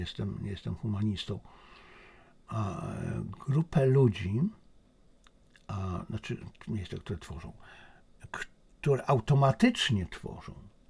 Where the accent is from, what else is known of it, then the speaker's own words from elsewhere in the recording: Zabrze, Silesian Voivodeship, Poland; sam się urodziłem, wychowałem w Zabrzu.